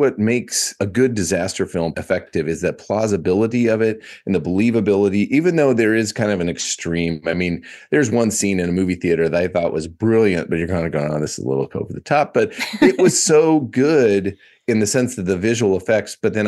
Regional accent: Tornado Alley, United States; I grew up in Tornado Alley. We grew up with the tornado drills and all that sort of stuff back in the United States.

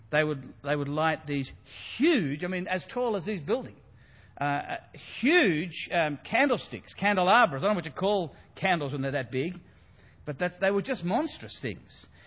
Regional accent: Rose Bay, New South Wales, Australia; Now, I ran into the Feast of the Tabernacles growing up in Rose Bay.

